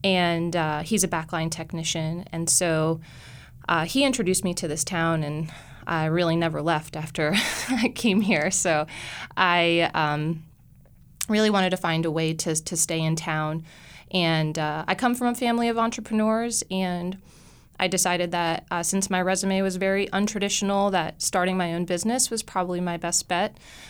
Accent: Morristown, New Jersey, United States; So I am originally from the Northeast. I grew up in a town called Morristown, New Jersey, and I went to college in New York City.

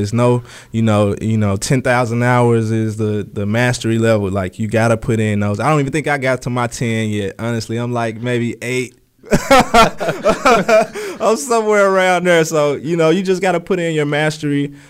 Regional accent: Memphis, Tennessee, United States; When I say I'm from Memphis, I automatically get respect.

